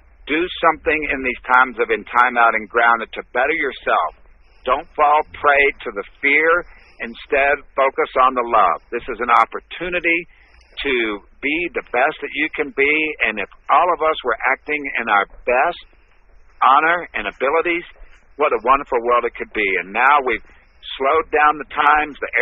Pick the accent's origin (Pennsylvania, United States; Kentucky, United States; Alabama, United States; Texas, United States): Texas, United States; So I'm from Texas.